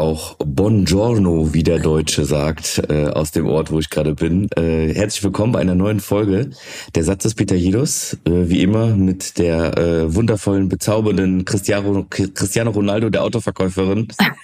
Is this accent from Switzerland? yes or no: no; Greece; Ist auch immer geil, wenn man als Grieche irgendwo hinfährt und erstmal griechische Sachen sehen möchte.